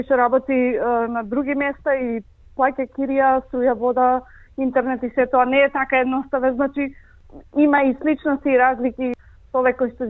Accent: Veles, Vardar, North Macedonia; also born or lived in Skopje / Gevgelija; значи јас сум од Велес, студирав во Скопје, потоа работев сосема друга работа во Гевгелија

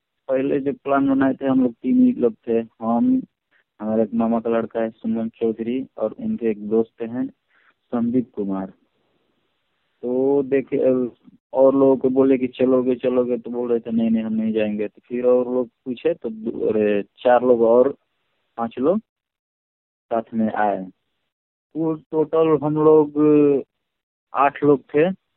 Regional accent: Kotwa Narayanpur, Uttar Pradesh, India; मेरा गाँव है बलिया जिला कोटवा नारायणपुर।

